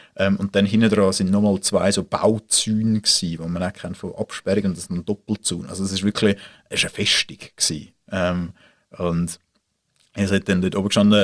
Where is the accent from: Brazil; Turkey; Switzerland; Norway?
Switzerland; Swiss Plateau; born or raised there